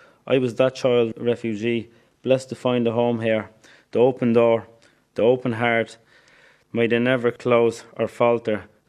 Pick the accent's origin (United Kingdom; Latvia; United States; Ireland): Ireland; I'm Irish and I'm proud to be Irish, but I'm Kurdish too and I never forget it. Kurdish blood with an Irish heart.